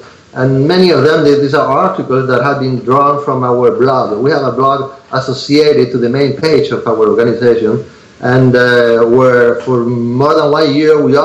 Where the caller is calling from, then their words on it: Spain; Yeah, I'm talking from Spain.